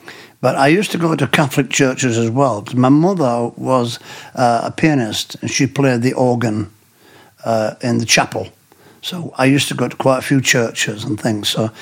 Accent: England, United Kingdom; I think I'm from the English countryside, so it's quite a religious upbringing, church every Sunday and things.

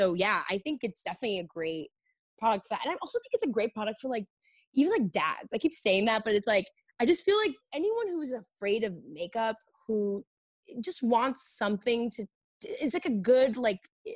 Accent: New York, United States; I like growing up in New York, it's like perfection was like, if you're perfect looking, like we're going to bully you.

